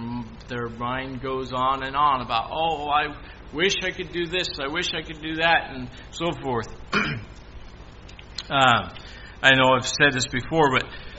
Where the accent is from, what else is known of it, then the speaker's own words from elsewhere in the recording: Canada; I'm a Canadian coming through.